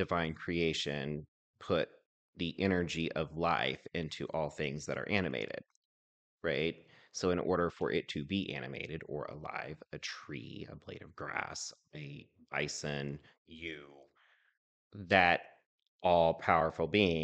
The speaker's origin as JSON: {"language": "English", "region": "Oklahoma", "country": "United States", "said": "So we are from Oklahoma, right?"}